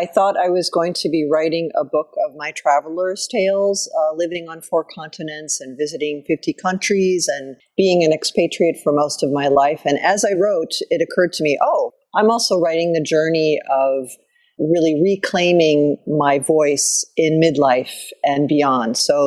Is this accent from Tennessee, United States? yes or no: no; Illinois, United States; I grew up outside of Chicago, and I do love Chicago and the States